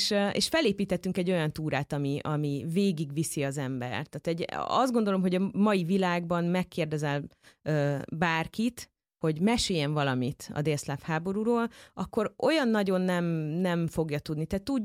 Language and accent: Hungarian; Hungary; látják, hogy magyarok vagyunk